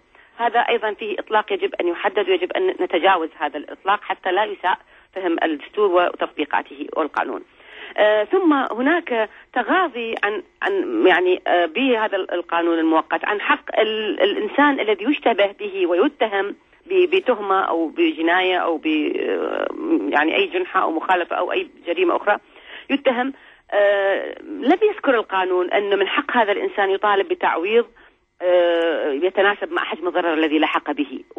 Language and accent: Arabic; Iraq; سيما ونحن كعراقيين يعني نتعطش كثيرا لإثبات حقوقنا